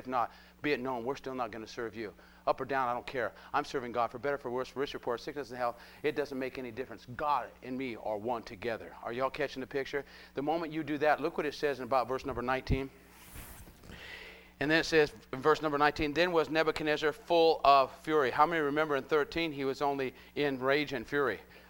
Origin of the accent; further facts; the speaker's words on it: Scotland, United Kingdom; I'm Scottish.